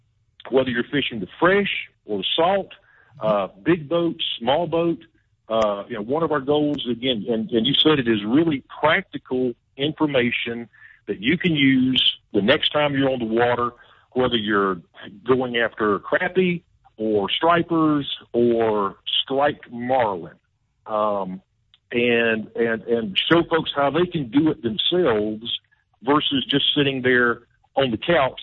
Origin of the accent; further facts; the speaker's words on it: North Carolina, United States; And while I was raised in North Carolina, so I love fishing, you know, the Carolina reservoirs as well as the Carolina coast.